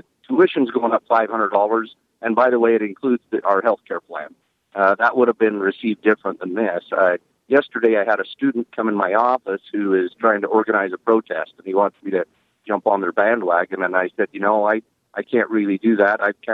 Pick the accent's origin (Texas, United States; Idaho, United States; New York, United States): Idaho, United States; Rexburg; I'll be honest with you. I'm from Rexburg, and it seems like that's my circle of influence.